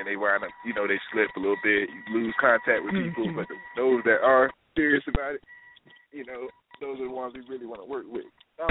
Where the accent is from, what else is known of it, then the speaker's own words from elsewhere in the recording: Dothan, Alabama, United States; born there; also born or lived in Tallahassee, Florida; now in North Carolina, United States; before I moved to North Carolina, I stayed in, I was born in Dothan, but I stayed in Florida, Tallahassee, Florida, right before I got out here.